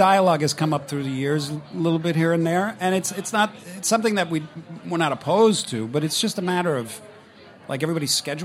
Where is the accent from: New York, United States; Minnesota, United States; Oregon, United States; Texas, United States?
New York, United States; Long Island; because I was this kid from Long Island